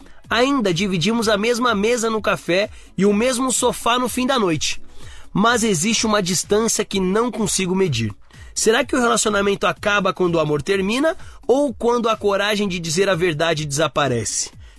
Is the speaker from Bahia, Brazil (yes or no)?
yes; Bahia, Brazil; born there; Nasci na Bahia.